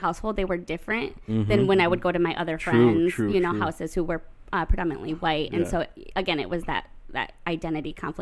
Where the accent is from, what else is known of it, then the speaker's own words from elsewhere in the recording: Greenville, Michigan, United States; I grew up in Greenville, Michigan, which is about 45 minutes north of here.